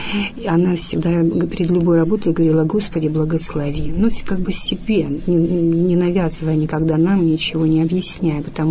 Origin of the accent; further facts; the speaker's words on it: Crimea, Ukraine; когда узнал, что я из Крыма